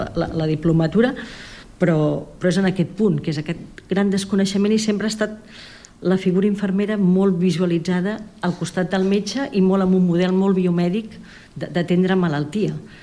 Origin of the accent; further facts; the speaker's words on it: Vic, Catalonia, Spain; Llavors, jo soc de Vic, vaig anar a fer pràctiques a l'hospital